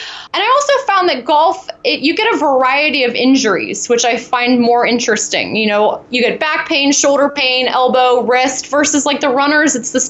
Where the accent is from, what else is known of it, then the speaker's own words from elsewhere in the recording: Cincinnati, Ohio, United States; I'm originally from Cincinnati area.